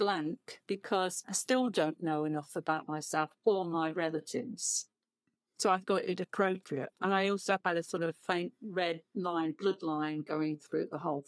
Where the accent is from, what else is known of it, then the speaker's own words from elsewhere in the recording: Northampton, East Midlands, United Kingdom; I come from Northampton, so everybody there, near enough everybody, involved in working with leather.